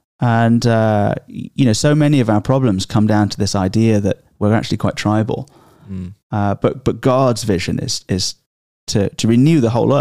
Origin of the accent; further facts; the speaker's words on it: England, United Kingdom; now in United States; big lover of America, mm, in growing up in England, as are many Brits. So it's not an America bashing thing. And I married an American. Mm. And then I moved here and you let me in and I stayed.